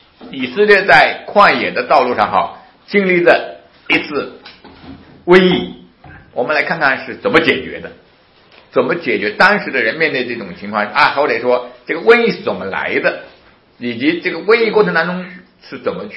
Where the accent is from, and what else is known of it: China